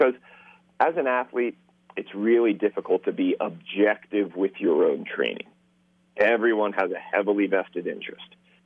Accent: Hershey, Pennsylvania, United States; I grew up in Pennsylvania, in Hershey

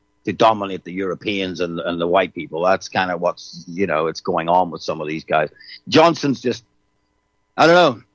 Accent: Ireland; Yeah, I mean, I'm Irish.

